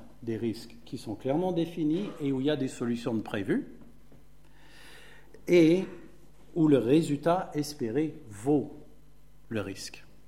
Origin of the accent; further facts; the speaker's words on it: United States; Jeannette est anglaise et moi, je suis américain.